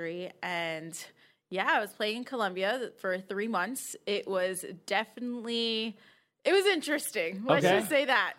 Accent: Queens, New York, United States; I am from Queens.

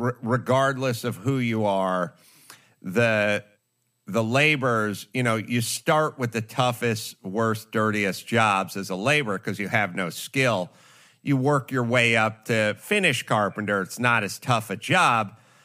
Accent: North Hollywood, California, United States; I had a friend, you know, where I grew up in North Hollywood. I had sort of the Valley guys who were just straight guys

